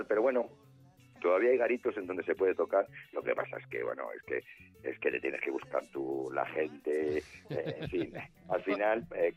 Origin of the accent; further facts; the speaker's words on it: Madrid, Community of Madrid, Spain; es un poco homenaje a Madrid, a mi tierra, bueno, a la que, en la que he vivido todos mis años mozos, y en la que sigo viviendo, ¿no?